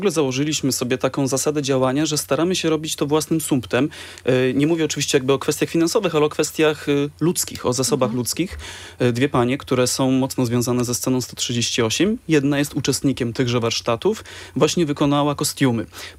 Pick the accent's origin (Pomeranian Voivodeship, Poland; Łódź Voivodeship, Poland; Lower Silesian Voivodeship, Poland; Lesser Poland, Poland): Pomeranian Voivodeship, Poland; Gdańsk; ja nie wychowywałem się w Gdyni, bo z Gdańska jestem